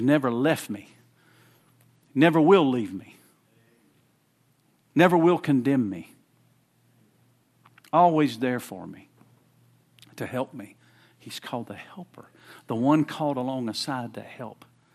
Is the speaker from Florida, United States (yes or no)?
yes; Winter Haven, Florida, United States; born there; we'd drive from Florida. Of course, I was born in Florida, Winter Haven.